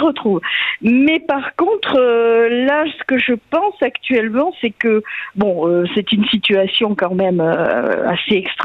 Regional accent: Soulac-sur-Mer, Nouvelle-Aquitaine, France; Moi je suis de Soulac, au bord de l'océan.

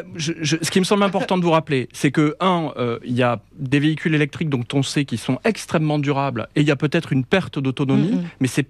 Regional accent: Saint-Gaudens, Occitanie, France; moi je suis originaire de Saint-Gaudens, donc j'adore cette région

